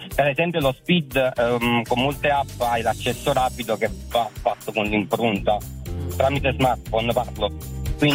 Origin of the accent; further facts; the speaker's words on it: Avellino, Campania, Italy; now in Conegliano, Italy; Allora, io chiamo da Conegliano. Sto andando al lavoro, sono di Avellino però.